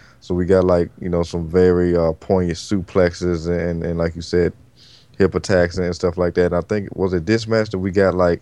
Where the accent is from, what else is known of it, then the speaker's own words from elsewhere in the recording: United States; because a lot of times just being an American fan